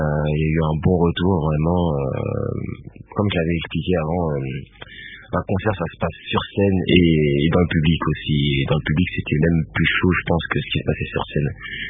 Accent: DR Congo; En plus, je suis originaire du Congo

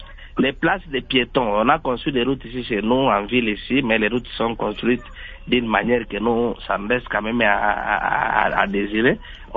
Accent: Maniema, DR Congo; Chez nous au Maniema, les moyens de transport, les bus en commun, tout ça n'existe pas.

